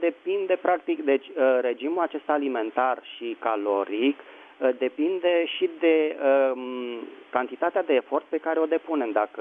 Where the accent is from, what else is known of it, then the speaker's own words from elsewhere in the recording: Bucharest, Romania; din București.